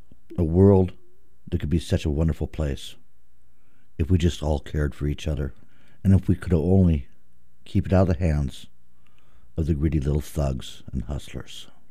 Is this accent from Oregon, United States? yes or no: yes; Portland, Oregon, United States; also born or lived in Idaho; I grew up primarily in Southeast Portland, in a time when this area was mostly white. Then I moved to a small town in Idaho where it was all white and pretty redneck.